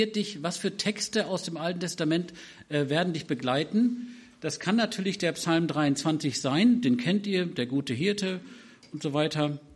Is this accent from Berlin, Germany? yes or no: no; Wiedenest, North Rhine-Westphalia, Germany; Ich komme aus Wiedenest, das ist, manche denken, das wäre die Organisation, aber das ist ein kleines Dorf.